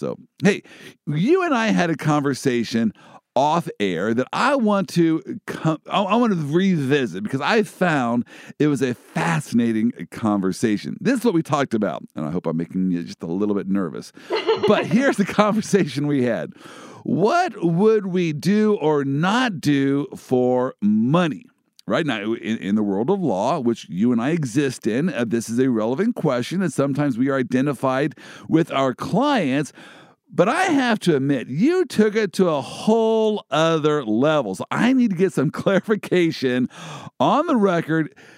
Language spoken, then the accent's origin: English; Midwest, United States; I'm from the Midwest here.